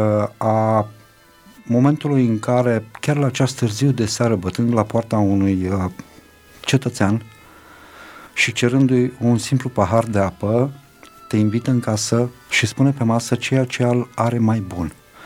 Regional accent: Râmnicu Vâlcea, Vâlcea County, Romania; born there; Dar mă consider un român de pretutindeni cu adevărat. De ce? Pentru că, așa cum vă spuneam, sunt născut la Râmnicu-Vâlcea, sunt crescut în Tulcea, mutat în Piatra Neamț, plecat în Italia de 25 de ani aproape. Mama este moldoveancă

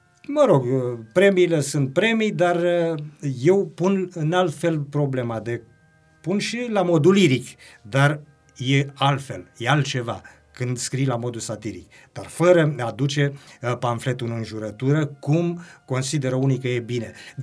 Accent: Oltenia, Romania; also born or lived in Timișoara; am revenit pe meleagurile mele, n-am mai cunoscut aproape și recunoscut nimic și am încercat să mă integrez cu felul de a fi acolo. Nu prea s-a putut.

